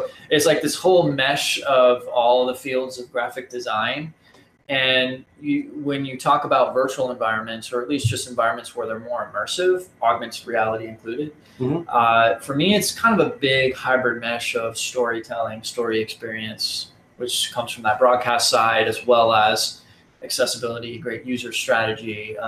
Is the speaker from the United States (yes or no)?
yes; Florida, United States; now in Charlotte, United States; I grew up in Florida, so coming back down here from Charlotte is